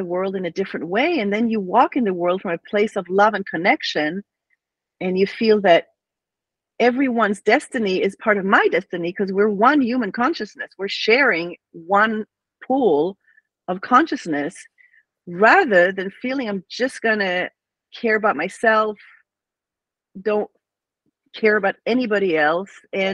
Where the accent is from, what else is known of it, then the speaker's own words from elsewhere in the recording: Israel; well, I'm from Israel, so go to the army for 2 years, get married, have kids